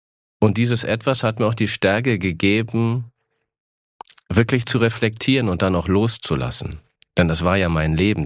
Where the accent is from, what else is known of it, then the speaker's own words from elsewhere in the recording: Hennigsdorf, Brandenburg, Germany; Also ich bin in Hennigsdorf geboren, das ist kein Dorf, wie man vielleicht vermuten könnte, sondern es ist eine Industriestadt mit 25.000 Einwohnern.